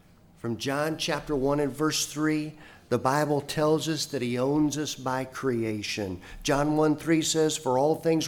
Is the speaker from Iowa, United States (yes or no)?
yes; Clinton, Iowa, United States; I grew up in Clinton, Iowa, but the First Church of God as a denomination has its headquarters in Anderson, Indiana.